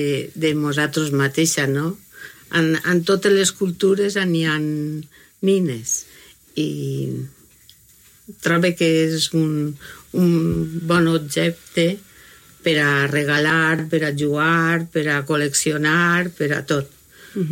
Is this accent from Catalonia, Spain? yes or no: no; Calp, Valencian Community, Spain; now in Benissa, Spain; encara que sóc de Calp, ara visc a Benissa, m'ha fet benissera